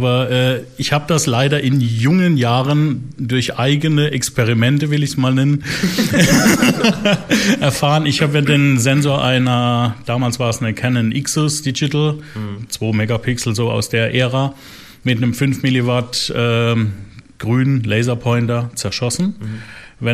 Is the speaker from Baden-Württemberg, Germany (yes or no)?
yes; Ketsch, Baden-Württemberg, Germany; Wer das nicht kennt, googeln, es gibt plus eins in Deutschland.